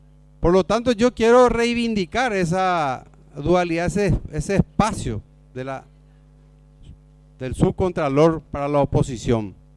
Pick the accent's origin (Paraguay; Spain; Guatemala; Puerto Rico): Paraguay; San Pedro; ustedes saben que yo soy de San Pedro, y en San Pedro en el periodo pasado hemos tenido denuncias importantes